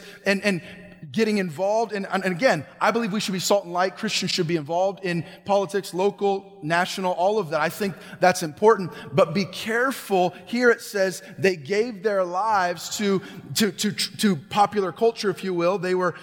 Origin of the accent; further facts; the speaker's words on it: California, United States; For those that don't know, I'm from Northern California